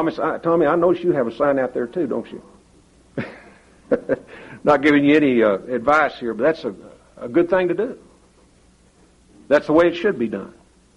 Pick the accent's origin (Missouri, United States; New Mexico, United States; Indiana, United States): New Mexico, United States; I also remember growing up in New Mexico, some of those old ranchers